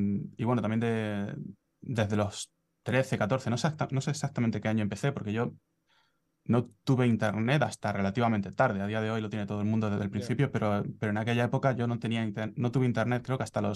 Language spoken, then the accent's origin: Spanish; Ronda, Andalusia, Spain; also born or lived in Granada; en Granada. Mi familia, por parte de madre, es de Granada. Y nací allí. Pero desde que tenía un año o dos hasta los 8, realmente vivía en Málaga, en un pueblo que se llama Ronda, o ciudad, no sé si es pueblo o ciudad, a la verdad. Viví muy de pequeño allí.